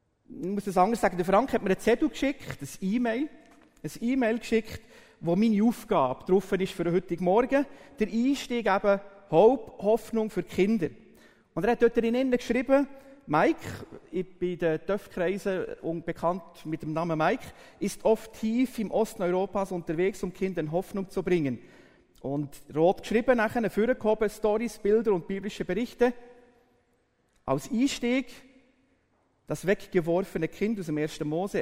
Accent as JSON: {"language": "German", "region": "Bern", "country": "Switzerland", "said": "Ich bin Berner. Das gehört man, glaube ich, oder?"}